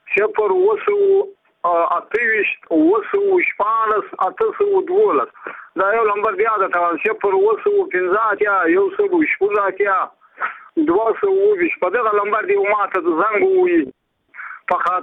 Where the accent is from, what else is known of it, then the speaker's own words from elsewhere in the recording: Badghis, Afghanistan; زه په خپل د بادغیس ولایت یم.